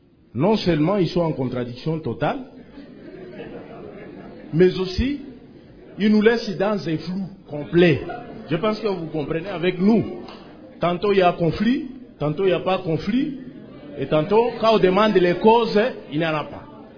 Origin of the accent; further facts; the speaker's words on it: Djougou, Donga, Benin; ici je vous parle, je suis ressortissant de Djougou et je suis membre des collectifs des victimes, des avocats des victimes.